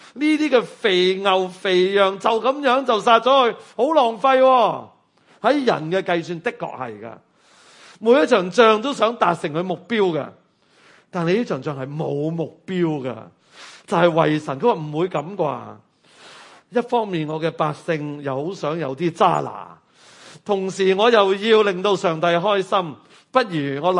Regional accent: Guangdong, China; 又或者我哋广东人讲啊，执执搏唔多觉啊。

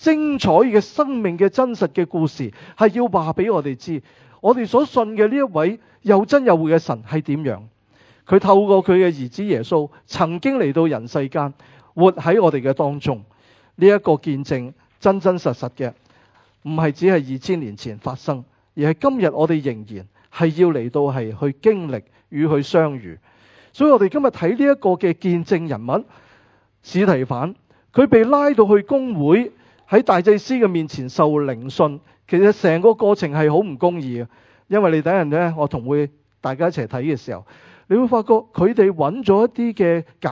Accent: China; 我哋中国人

